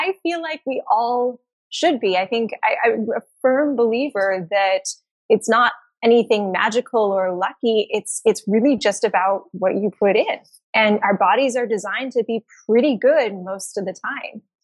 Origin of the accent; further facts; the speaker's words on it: Los Angeles, California, United States; because I'm from Los Angeles, born and raised